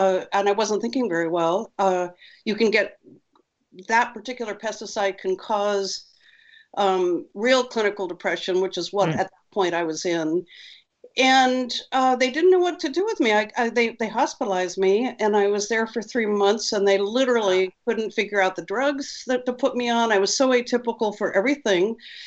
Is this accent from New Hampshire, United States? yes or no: yes; New Hampshire, United States; also born or lived in New Haven, Connecticut; I grew up on skis in New Hampshire. And I was working, putting my then husband through graduate school in New Haven, Connecticut, and was working in a restaurant.